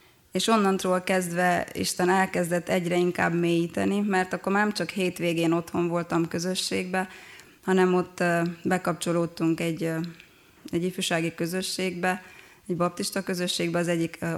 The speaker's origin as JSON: {"language": "Hungarian", "town": "Arad", "region": "Arad County", "country": "Romania", "tie": "born or raised there", "also_born_or_lived": "Oradea"}